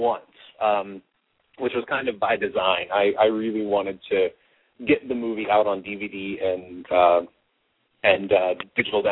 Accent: Louisville, Kentucky, United States; So, you know, I think growing up in Louisville, you do get kind of exposed to that, you know, Southern culture

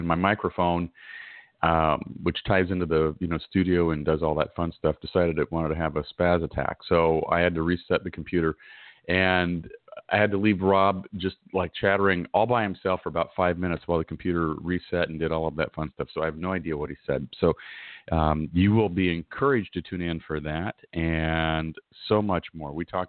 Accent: Oregon, United States; I grew up in Oregon, and so we had four seasons, but all four seasons were tempered with one common theme, and it was like cloudy weather all the time.

